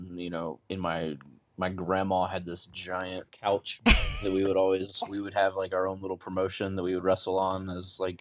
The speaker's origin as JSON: {"language": "English", "town": "Nashville", "region": "Tennessee", "country": "United States", "tie": "born there", "also_born_or_lived": "Missouri / Atlanta", "said": "I was born in Nashville because my dad was in country music, but I don't remember it. You know, like, I was a child, and we're in Missouri and Nashville and Atlanta."}